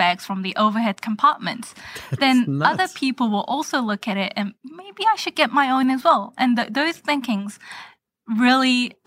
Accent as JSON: {"language": "English", "country": "New Zealand", "tie": "born or raised there", "said": "So I'm from Korea, but I was born and raised in New Zealand."}